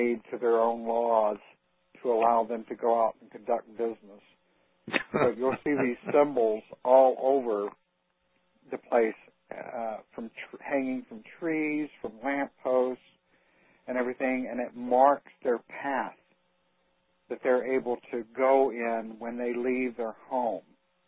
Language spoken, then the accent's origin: English; Virginia Beach, Virginia, United States; also born or lived in Richmond; I grew up in Virginia Beach, but I lived in Richmond near Richmond for many years.